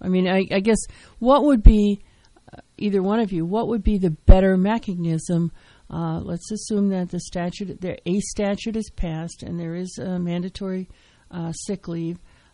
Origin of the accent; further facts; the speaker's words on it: Wisconsin, United States; this since she's originally from Missouri and I'm originally from Wisconsin.